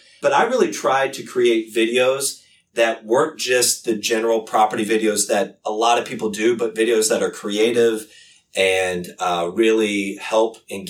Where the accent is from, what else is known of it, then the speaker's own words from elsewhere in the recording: Lexington, Kentucky, United States; Although I'm from Lexington, I ended up in Chicago through school and college and my work there.